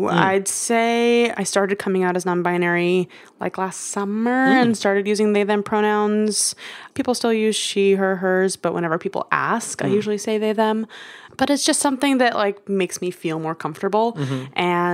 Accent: New York, United States; I'm a New Yorker.

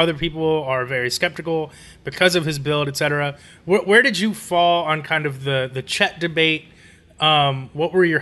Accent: Los Angeles, California, United States; My hometown, Los Angeles Lakers, swinging the big trade for Patrick Beverley this week.

